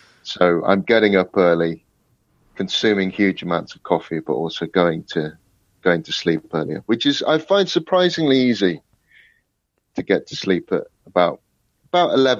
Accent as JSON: {"language": "English", "town": "Nottingham", "region": "East Midlands", "country": "United Kingdom", "also_born_or_lived": "Berlin", "lives_now": "London, United Kingdom", "said": "About 6 years I've been living in London now, and I'm originally from Nottingham, which is in the Midlands"}